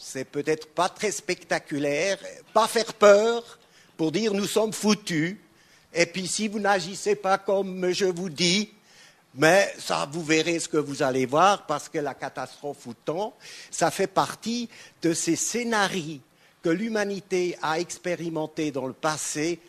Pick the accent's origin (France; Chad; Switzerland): Switzerland; Je suis un Suisse allemand pragmatique